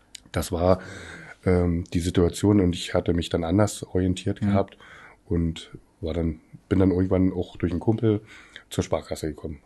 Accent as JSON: {"language": "German", "town": "Forst", "region": "Brandenburg", "country": "Germany", "said": "Gebürtiger Forster, geboren in Forst."}